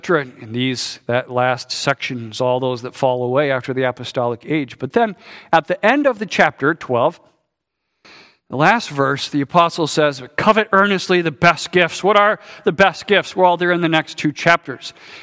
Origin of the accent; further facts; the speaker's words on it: Colorado, United States; I grew up in Colorado. Colorado has the highest concentration of aspen trees in the United States.